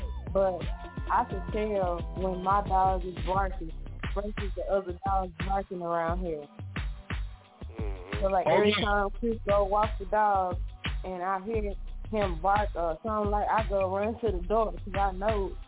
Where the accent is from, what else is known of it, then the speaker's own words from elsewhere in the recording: the South, United States; you from the South, you know, like me. I'm going to always sound like I'm from the South.